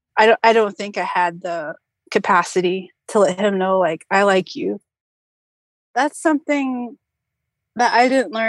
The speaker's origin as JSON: {"language": "English", "region": "New Mexico", "country": "United States", "tie": "born or raised there", "said": "And this is my original Valentine's Day story. I grew up in New Mexico"}